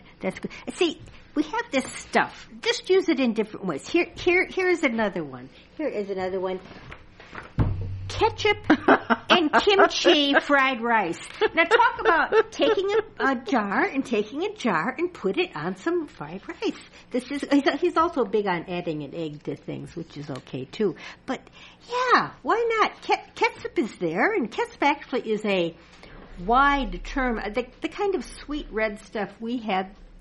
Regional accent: Wisconsin, United States; Now, see, that's something I had to learn about because I grew up in Wisconsin.

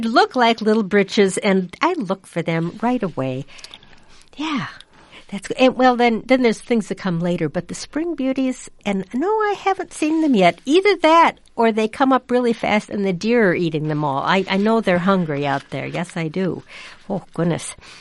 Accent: Wisconsin, United States; I grew up in Wisconsin, and I remember a few families that they knew where their spots were

